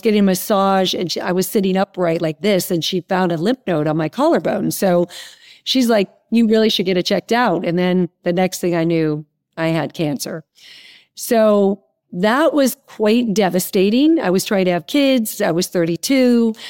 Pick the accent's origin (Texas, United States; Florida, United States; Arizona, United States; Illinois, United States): Arizona, United States; moved away as an adult; also born or lived in New York; now in Los Angeles, United States; I grew up in Arizona, moved to New York and, you know, worked the fast pace in the advertising business, sick all the time in New York with the weather and the stress and all that.